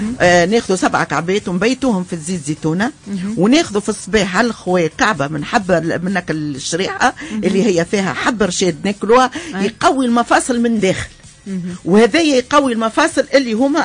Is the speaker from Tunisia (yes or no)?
yes; Tunisia; اللي هو ماهوش موجود عندنا في تونس